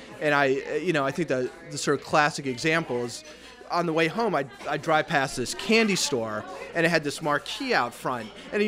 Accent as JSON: {"language": "English", "town": "Syracuse", "region": "New York", "country": "United States", "tie": "born or raised there", "said": "Well, I grew up in Syracuse, which is a very, ethnically diverse city."}